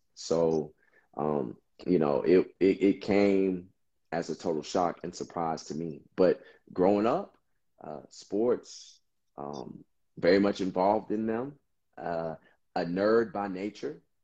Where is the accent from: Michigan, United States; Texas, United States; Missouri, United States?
Texas, United States; Austin; I'm a diehard, you know, native Texan, proud of my state.